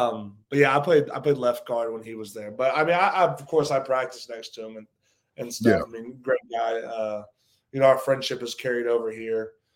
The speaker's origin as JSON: {"language": "English", "town": "Houston", "region": "Texas", "country": "United States", "said": "But other than that, I'm from Houston. Grew up big football, had NFL players in the family, O linemen in particular."}